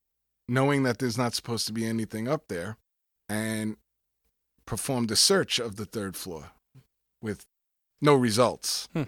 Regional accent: Flatbush, New York, United States; But I'm the guy from Flatbush who acts like he's from Missouri.

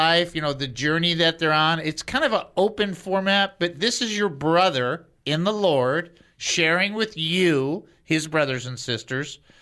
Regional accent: Detroit, Michigan, United States; Well, I am from Detroit, but still not my fault.

